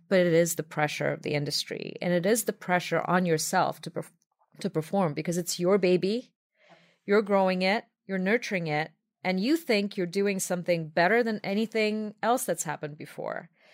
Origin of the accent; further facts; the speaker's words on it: New York, United States; I'm a New Yorker too.